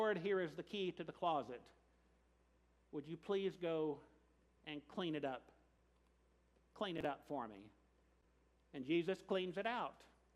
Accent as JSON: {"language": "English", "town": "Gatlinburg", "region": "Tennessee", "country": "United States", "tie": "born or raised there", "said": "going to a Christian conference in my presbytery growing up in Gatlinburg, Tennessee one winter with a lot of other young adults"}